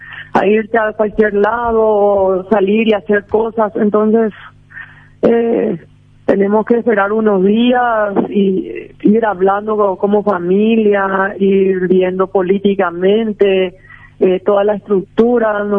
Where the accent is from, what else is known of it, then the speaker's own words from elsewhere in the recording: Paraguay; Nosotros nos sentimos, nosotros somos paraguayos, ¿verdad?